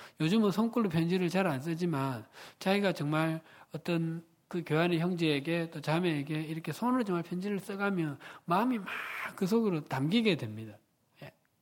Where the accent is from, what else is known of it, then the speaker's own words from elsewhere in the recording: Busan, South Korea; 저는 1년에 제 고향이 부산인데, 한 번 정도 평균 가는 것 같습니다.